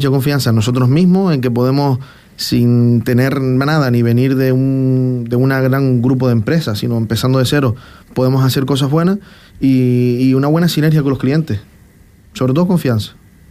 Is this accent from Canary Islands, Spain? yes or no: yes; Tenerife, Canary Islands, Spain; now in Fuerteventura, Spain; Sí, yo soy de Tenerife, aunque me siento de corazón ya majorero, llevo aquí 13 años